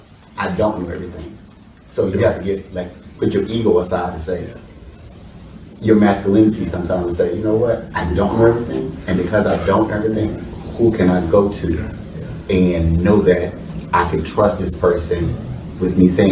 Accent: Carolina, United States; I grew up in Carolina, and, there was a lot of don't go there, don't go here

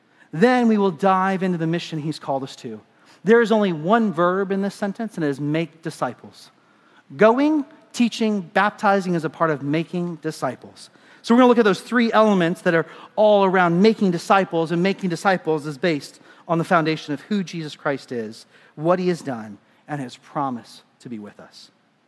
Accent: Kenya; As I grew up in Kenya, I got the privilege of being a part of Boy Scouts of America.

